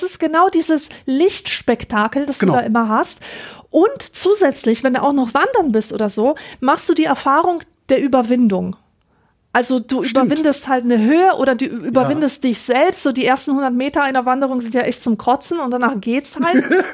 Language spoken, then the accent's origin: German; Poland; Ich als Polin verstehe.